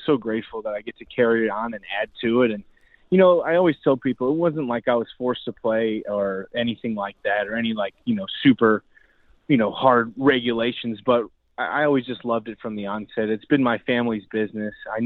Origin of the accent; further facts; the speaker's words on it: Indianapolis, Indiana, United States; also born or lived in Chicago; I was born in Chicago, Illinois, raised in Indianapolis, and it's me and my sister, two kids.